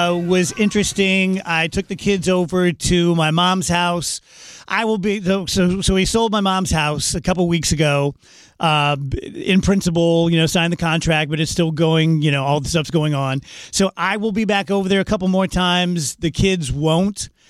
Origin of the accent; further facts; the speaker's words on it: South Roxana, Illinois, United States; And I've always said like, oh, whatever you do, don't bury me here. Don't bury me in South Roxana. It's the last place in the world. But it's the only place where I have peop